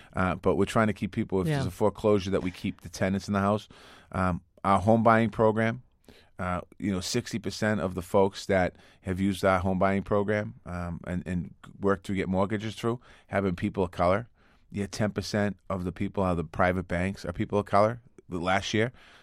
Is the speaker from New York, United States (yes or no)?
no; Boston, Massachusetts, United States; I mean, I grew up on Taft Street in Dorchester. I talk about the story all the time. And I have all three families on my street that I grew up with. My mother still lives there.